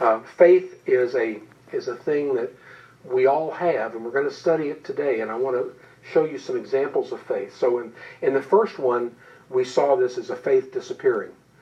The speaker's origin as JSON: {"language": "English", "region": "Southern United States", "country": "United States", "said": "as a Southerner, we may call it the War of Northern Aggression"}